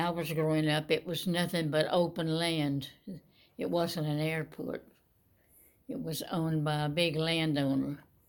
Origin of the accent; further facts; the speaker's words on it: Longview, Texas, United States; also born or lived in New Mexico; I was born and raised in Longview. In 1926, it's the year I was born. And I've lived here nearly all my life, except sections. A few years I lived in South Texas after I married. And I lived in New Mexico for a short time